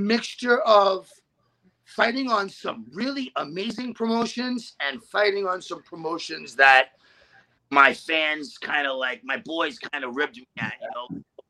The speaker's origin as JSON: {"language": "English", "region": "New York", "country": "United States", "tie": "born or raised there", "said": "You know, first, as always, my hometown, New York again."}